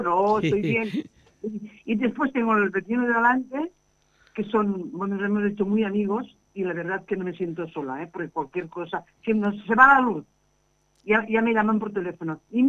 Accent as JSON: {"language": "Spanish", "town": "Camarasa", "region": "Catalonia", "country": "Spain", "tie": "born or raised there", "said": "A Camarasa, que es mi pueblo, pero pasa una cosa, allá te tienes que limitar, o sea, tienes que tener coche para ir"}